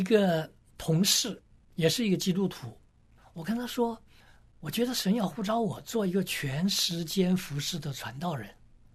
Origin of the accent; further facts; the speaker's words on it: China; 我出生在一个基督徒的家庭里面，但是我成长的那一段是在国内的文革时期